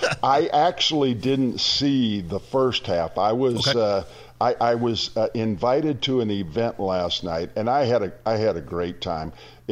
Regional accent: Illinois, United States; I was from Northern Illinois. I had had African American teammates and classmates all the way through.

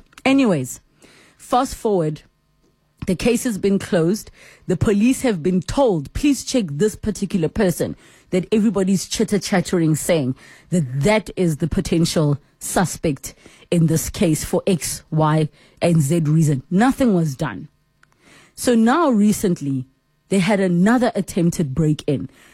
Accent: South Africa; as a South African

